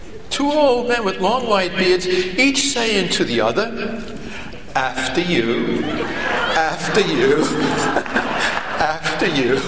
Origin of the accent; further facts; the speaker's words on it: Ireland; As an Irishman, you always say that, this is true.